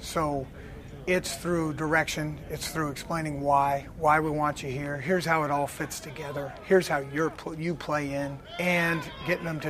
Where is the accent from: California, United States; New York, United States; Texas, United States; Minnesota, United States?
California, United States; growing up in the East Bay, we lived around a lot of the Raiders.